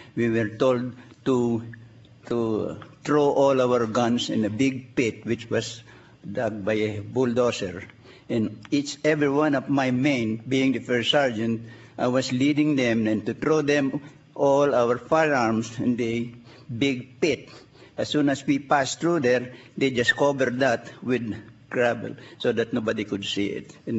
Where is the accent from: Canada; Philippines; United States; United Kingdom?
Philippines; Nueva Ecija; that place there is where I was born. I was from Nueva Ecija.